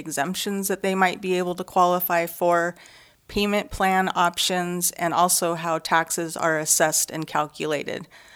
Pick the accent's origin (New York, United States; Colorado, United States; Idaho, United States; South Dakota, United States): Idaho, United States; Okay, so I am a North Idaho native. I was born and raised in Bonner County. I grew up in the Sully Valley.